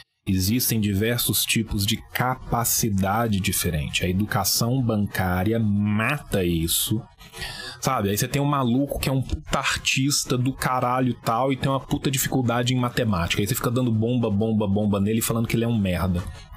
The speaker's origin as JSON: {"language": "Portuguese", "region": "Minas Gerais", "country": "Brazil", "said": "Ah, não, cara, eu sou mineiro, sabe?"}